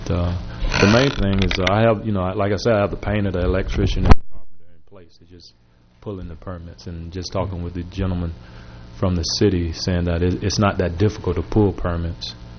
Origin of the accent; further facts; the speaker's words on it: Savannah, Georgia, United States; You know, I'm from Savannah, Georgia. It's over 400 miles to get here.